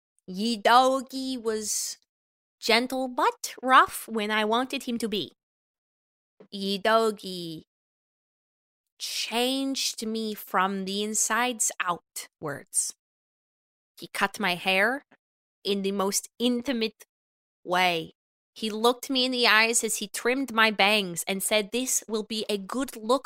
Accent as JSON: {"language": "English", "town": "Bloomington", "region": "Indiana", "country": "United States", "said": "Well, I can be honest about this. I am from Bloomington, Indiana."}